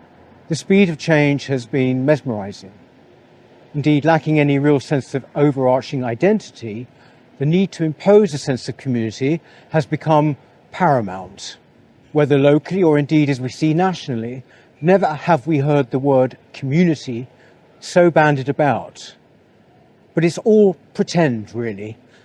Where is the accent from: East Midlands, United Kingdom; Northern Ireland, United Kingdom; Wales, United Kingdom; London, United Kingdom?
London, United Kingdom; Shooter's Hill; I grew up here in Shooter's Hill, southeast London. On this street, in fact, it's right next door to Woolwich. My parents were from Peckham